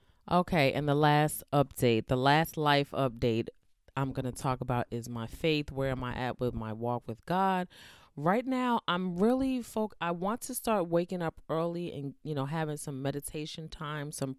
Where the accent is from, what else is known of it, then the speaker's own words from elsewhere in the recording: New York, United States; I grew up in New York. I haven't been to New York since 2006, I believe.